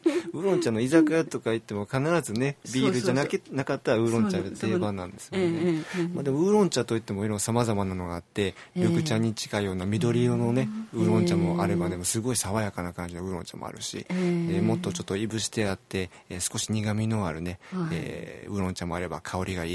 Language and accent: Japanese; Shandong, China; Japanese is a second language; moved away as an adult; also born or lived in Kyoto; now in Japan; 北の方ですね、北京の近くなんですけどね、山東省で生まれ育って、大体20歳ぐらいの時日本に来てね